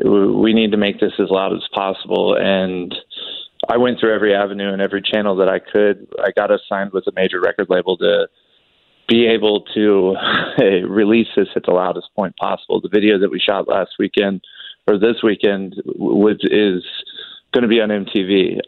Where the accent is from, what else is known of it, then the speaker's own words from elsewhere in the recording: Kentucky, United States; I was from a family of Marines, so I had no choice. I grew up in Kentucky and ended up going into the Marine Corps in 2000.